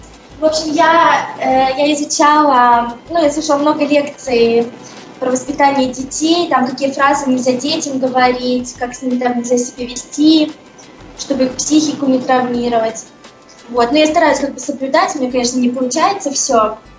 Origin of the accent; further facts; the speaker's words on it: Sweden; Я из Швеции.